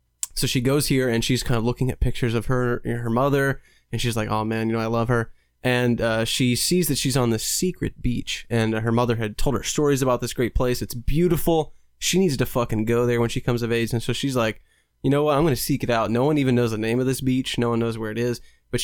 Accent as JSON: {"language": "English", "region": "Kentucky", "country": "United States", "said": "No, I'm from Kentucky, man."}